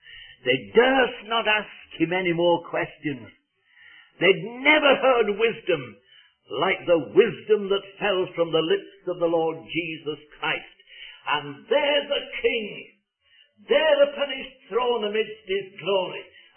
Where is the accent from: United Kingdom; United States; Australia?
United Kingdom; Widnes, North West England; born there; No, I'm not a Scot. But I was born in a town, Widnes, in the south of Lancashire, just on the River Mersey.